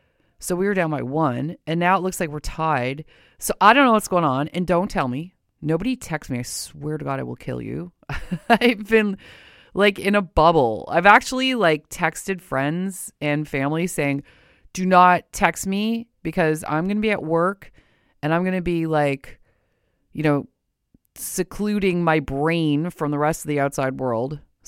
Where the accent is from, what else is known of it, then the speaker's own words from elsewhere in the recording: Windsor, Ontario, Canada; But I'm like an honorary Detroit girl. I'm from Windsor. And I actually went to school in Detroit. Went to Detroit Mercy.